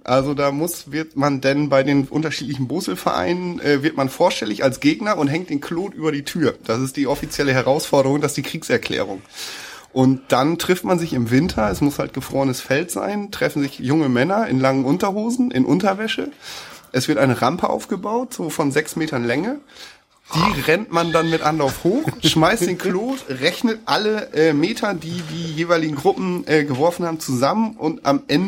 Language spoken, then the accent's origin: German; Lower Saxony, Germany; ich komme ja aus Friesland, ja. Ich bin aus Friese.